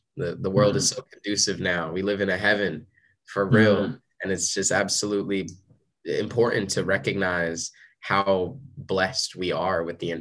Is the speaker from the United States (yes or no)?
yes; New Jersey, United States; I started doing it because I'm from New Jersey. So I was doing it in New Jersey and in the New York area.